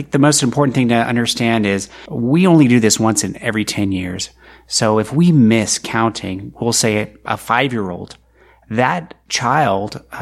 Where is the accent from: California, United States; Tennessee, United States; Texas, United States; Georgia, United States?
California, United States; San Diego; I'm from San Diego, and that's why I'm here, trying to get the word out.